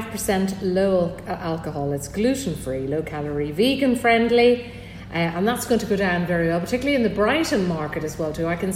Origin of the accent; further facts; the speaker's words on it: Ireland; Which, as I always say, goes totally against the grain as an Irish girl.